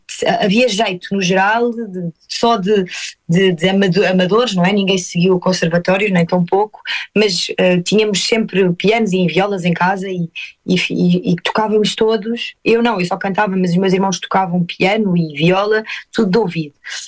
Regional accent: Estremoz, Évora, Portugal; basicamente, cresci em Estremoz, depois fui para a faculdade em Évora

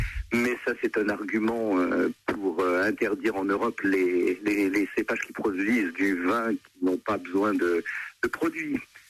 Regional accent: Lyon, Auvergne-Rhône-Alpes, France; born there; moved away; parce que je suis né à Lyon.

